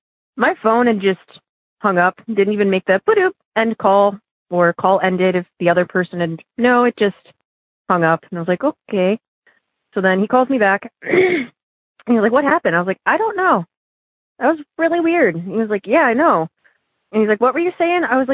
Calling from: Oberlin, Ohio, United States; I'm calling from Oberlin, Ohio.

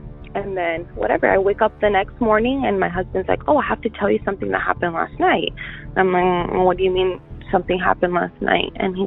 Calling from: Miami, Florida, United States; I'm calling from Miami, Florida.

